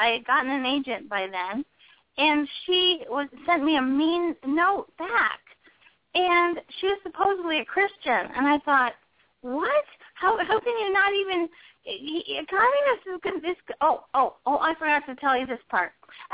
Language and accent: English; Miami, Florida, United States; And I grew up in Miami, so I'm very familiar with all of the Cubans coming to Miami for freedom. It started in 1959 when I was born. My whole town turned into Cuba.